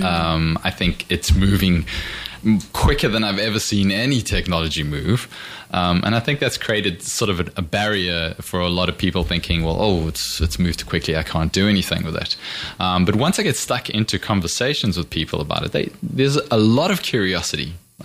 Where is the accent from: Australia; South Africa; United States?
South Africa; moved away as an adult; also born or lived in London; now in Spain; I'm from South Africa originally, and after I finished studying university, I moved to London. Ended up being there for about 8 years before the sunny blue skies of Spain called. So I got here in about, I think it was late 2009, and been here ever since.